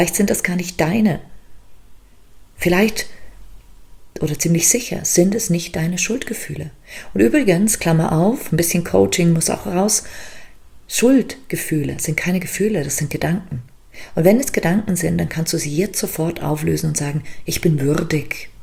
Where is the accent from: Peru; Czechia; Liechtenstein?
Liechtenstein; born there; German is a second language; aber ich bin ja auch in Liechtenstein geboren. Also Deutsch ist sozusagen eine Fremdsprache für mich.